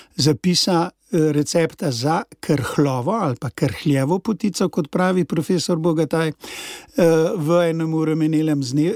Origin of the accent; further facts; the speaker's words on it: Podbrezje, Upper Carniola, Slovenia; Zagotovo je otroštvo, torej izhajam iz Podbrezi